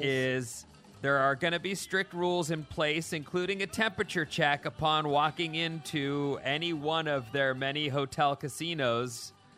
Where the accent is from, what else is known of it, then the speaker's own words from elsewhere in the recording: United States; You're infringing upon my freedoms as an American.